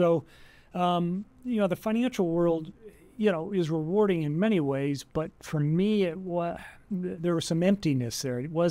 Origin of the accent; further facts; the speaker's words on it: Chicago, Illinois, United States; So I was born in Chicago. I'm the youngest of five. All my older siblings grew up, or at least lived in Chicago a lot longer than I did.